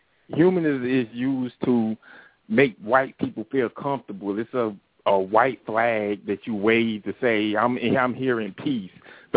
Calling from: Miami, Florida, United States; from Miami.

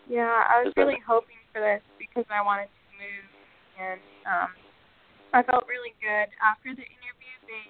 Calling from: Washington, United States; I'm calling from Washington

